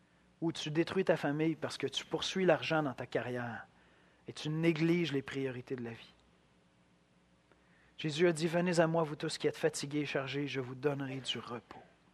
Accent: Quebec, Canada; Puis on est Québécois, hein?

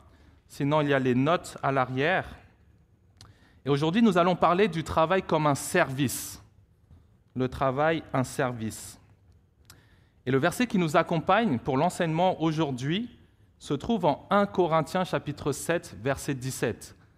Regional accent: Paris, Île-de-France, France; born there; je suis français, je suis né à Paris, mais je suis aussi hongkongais par mes parents.

